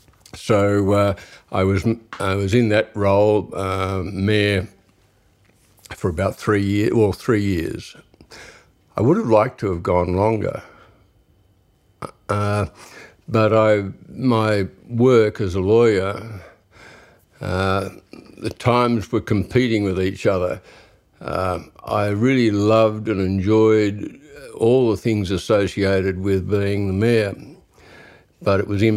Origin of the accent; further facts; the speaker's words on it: Cowra, New South Wales, Australia; now in Sydney, Australia; I was born in Cowra in 1945, and I grew up there. My mother was born in Cowra, and my father was born in Forbes, which is only about 100 k's away from Cowra.